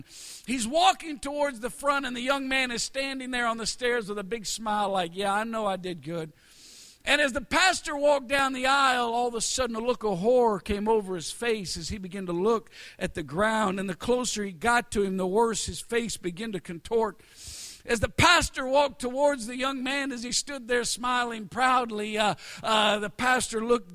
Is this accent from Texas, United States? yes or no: yes; Texas, United States; And, you know, I'm from Texas.